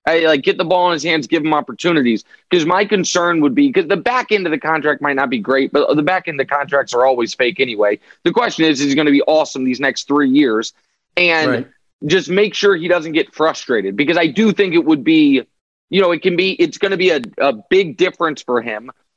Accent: Kansas City, Missouri, United States; Yeah, that's right. My hometown.

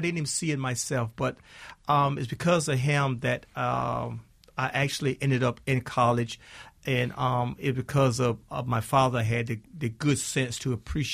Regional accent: South Carolina, United States; I'm from South Carolina, population of about 500 in my hometown.

